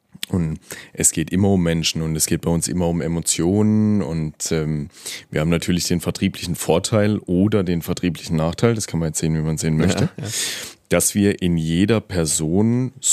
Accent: Karlsruhe, Baden-Württemberg, Germany; ich komme aus Karlsruhe, ich bin in Karlsruhe geboren. Ich habe in meinen 32 Jahren, weil du das Alter gerade ansprichst, nie irgendwo anders gelebt.

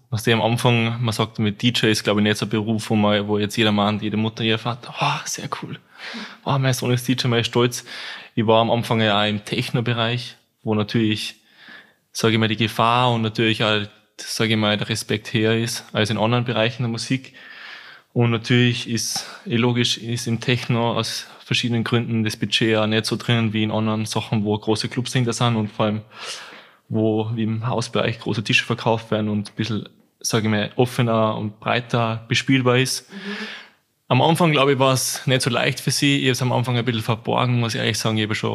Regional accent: Salzburg, Austria; in Salzburg eigentlich aufgewachsen.

